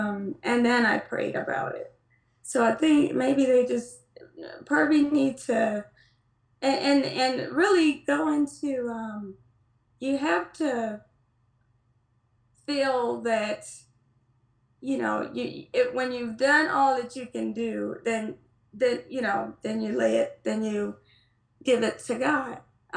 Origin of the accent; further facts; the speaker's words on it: Cleveland, Ohio, United States; Because I actually, growing up in Cleveland, our neighborhood pharmacy and our neighborhood pharmacist was African American.